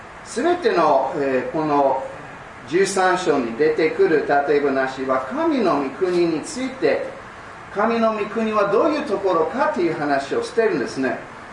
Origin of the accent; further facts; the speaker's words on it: United States; Japanese is a second language; moved away as an adult; now in Japan; イギリス、からではなく、 … 私はアメリカから来ました。イギリスからアメリカに渡って私は8代目です。そういうことでアメリカ人です。